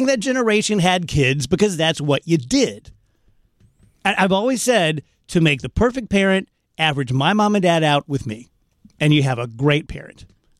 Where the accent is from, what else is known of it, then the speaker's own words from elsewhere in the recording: South Roxana, Illinois, United States; That was one of the things about growing up in South Roxana is I had a ton of fun.